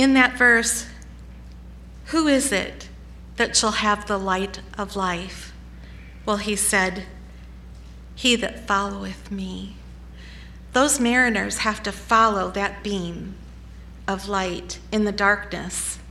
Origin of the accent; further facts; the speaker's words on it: Michigan, United States; Where I grew up in Michigan, and I'm sure it was the same way in Pennsylvania, but when I was young and we lived by the lake